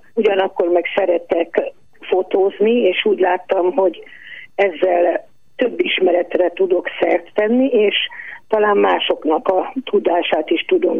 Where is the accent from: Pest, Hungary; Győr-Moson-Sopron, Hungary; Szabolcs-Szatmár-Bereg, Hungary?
Győr-Moson-Sopron, Hungary; Pannonhalma; én a gyerekkoromat Pannonhalmán, akkor úgy hívták, ugye, hogy Győr-Szentmárton, a falut, ott töltöttem